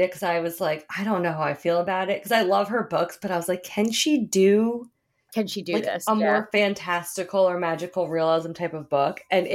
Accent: New Jersey, United States; accent: New Jersey; And sorry, that's my New Jersey accent.

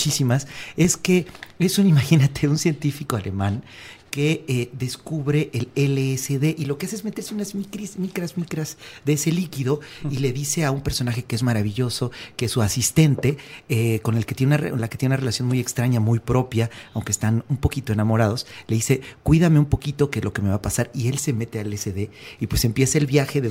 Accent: Mexico; Y que a lo mejor como mexicano lo pensé en el sentido

